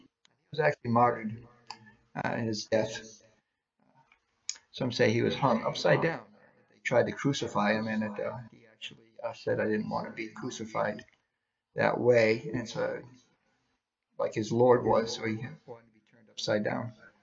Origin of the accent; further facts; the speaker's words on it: Rhode Island, United States; moved away as an adult; now in Arizona, United States; I'm from New England. And even though I've lived in Arizona since 1998, 23 years now. Yeah, this month, 23 years. And I've been back to Rhode Island twice in that time